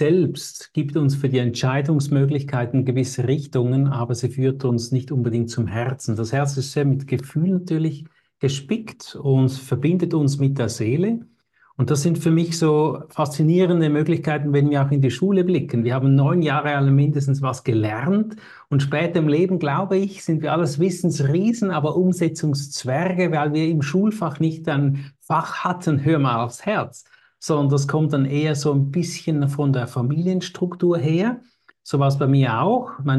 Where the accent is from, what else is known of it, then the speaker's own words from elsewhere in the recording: Switzerland; Ja, ich komme aus der Schweiz, vielleicht hört man das ja auch in der Stimme.